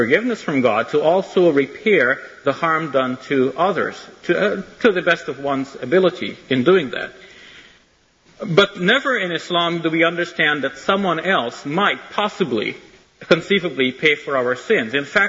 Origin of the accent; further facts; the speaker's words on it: Canada; I became more aware not only that I'm a Muslim, but I'm a Canadian, how Canadian I am.